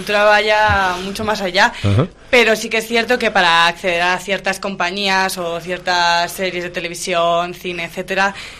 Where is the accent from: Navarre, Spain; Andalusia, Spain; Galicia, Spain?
Navarre, Spain; Tudela; sí que es cierto que yo me he criado aquí, soy tudelana, vamos, desde